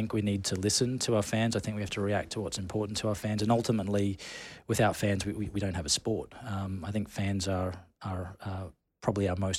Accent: Rockhampton, Queensland, Australia; I grew up in Rockhampton, and it's a small town.

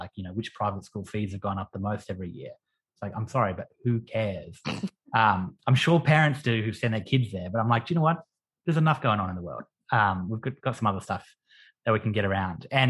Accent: Queensland, Australia; I'm from Queensland, it takes a while.

